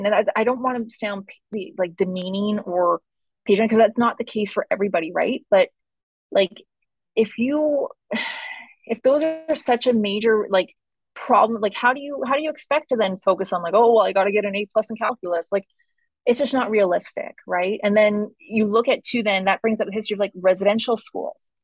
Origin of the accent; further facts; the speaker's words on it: Ottawa, Ontario, Canada; so I grew up in Ottawa, I grew up in a big city.